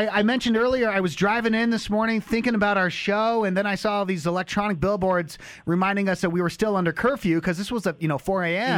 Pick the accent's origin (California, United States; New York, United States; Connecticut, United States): California, United States; Long Beach; I'm from Long Beach, California. And so I grew up, my father was a sergeant in the Long Beach Police Department